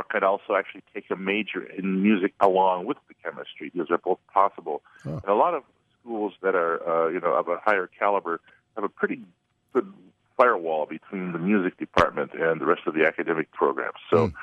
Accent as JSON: {"language": "English", "region": "Michigan", "country": "United States", "tie": "born or raised there", "moved": "as an adult", "said": "Yeah, I'm up in the Copper Country up in the UP, played the band up there in high school, and then went to Michigan"}